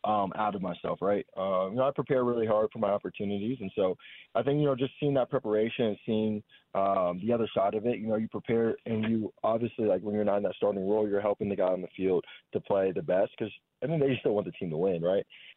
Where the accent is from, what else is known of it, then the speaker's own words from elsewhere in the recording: Alpharetta, Georgia, United States; We're both from North Atlanta, me being Alpharetta, him Gainesville.